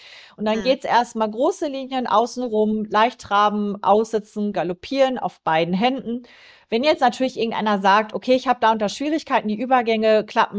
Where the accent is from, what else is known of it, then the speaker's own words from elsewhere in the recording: North Rhine-Westphalia, Germany; Also ich komme ja aus NRW, Dortmund-Wittenbochum, die Ecke.